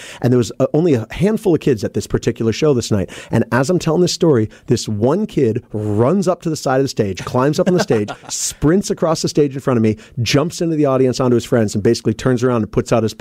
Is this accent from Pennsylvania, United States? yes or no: no; Seattle, Washington, United States; And from the moment I said … from Seattle, Washington